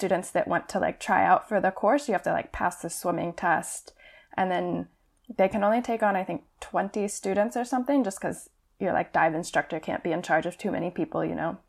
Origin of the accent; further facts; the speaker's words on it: Colorado, United States; And even though growing up in Colorado, we didn't have the ocean, all of my science classes there were I don't know.